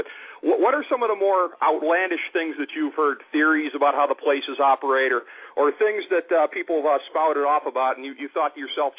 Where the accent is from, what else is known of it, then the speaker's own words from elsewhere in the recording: Cleveland, Ohio, United States; Here in the Rust Belt, I grew up in Cleveland.